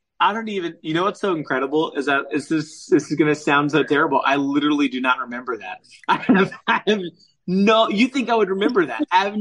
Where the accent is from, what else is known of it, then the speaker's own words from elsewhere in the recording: Baytown, Texas, United States; I am from Baytown, Texas, which is where like we make all of your toothpaste and we make all of your gas